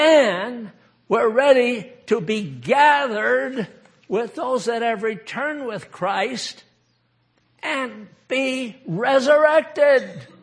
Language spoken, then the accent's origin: English; Maine, United States; born there; I was born in Maine. I'm a New England Yankee.